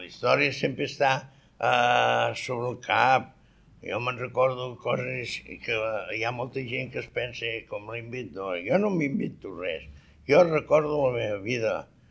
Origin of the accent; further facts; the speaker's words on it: Barcelona, Catalonia, Spain; also born or lived in l'Espluga; Clar, Barcelona, tot castellà en aquella època, el 43-44, prohibit català, per això, prohibidíssim.